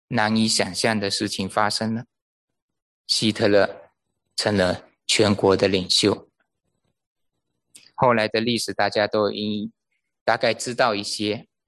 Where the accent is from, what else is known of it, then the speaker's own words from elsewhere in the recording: Malaysia; 我是马来西亚来的，在马来西亚，华人在马来西亚是二等公民啊。